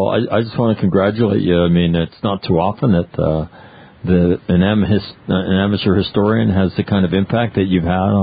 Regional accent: Ireland; as an Irishman with Irish ancestors

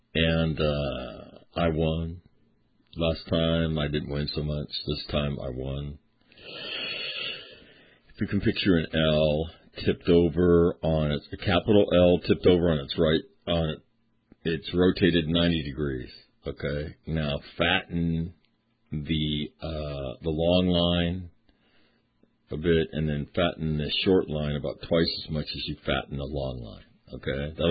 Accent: United States; I'm an American. I'm a retired Marine.

